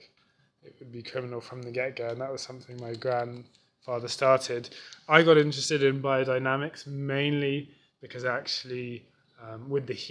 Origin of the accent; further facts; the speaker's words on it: Belgium; I'm not Italian originally, I'm from Belgium